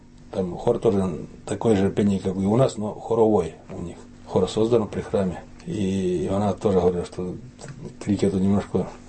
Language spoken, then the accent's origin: Russian; Zakarpattia Oblast, Ukraine; Я сам из Закарпатья родом тоже.